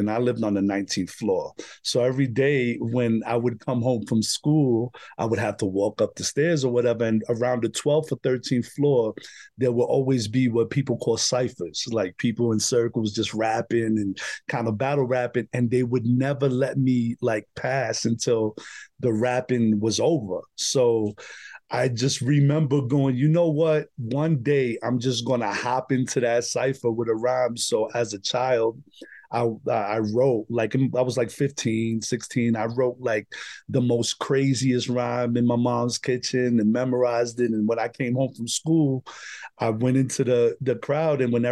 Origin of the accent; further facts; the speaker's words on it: Bronx, New York, United States; I mean, being born and raised in the Bronx and in the neighborhoods that I was being brought up in, it wasn't really any other kind of music but the gangster, hardcore hip hop.